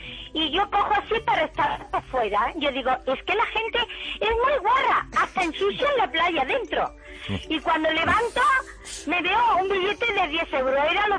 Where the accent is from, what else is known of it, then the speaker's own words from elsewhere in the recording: Córdoba, Andalusia, Spain; yo soy de Córdoba, ¿eh?